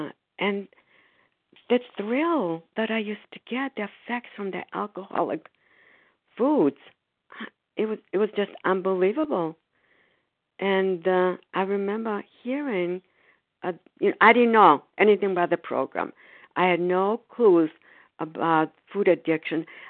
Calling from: Foxborough, Massachusetts, United States; I'm calling from Foxborough, Massachusetts.

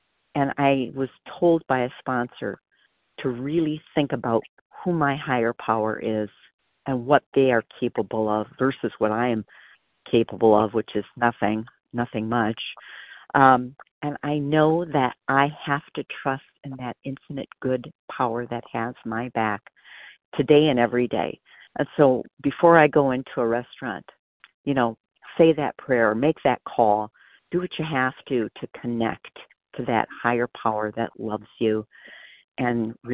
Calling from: Wisconsin, United States; I'm calling from Wisconsin.

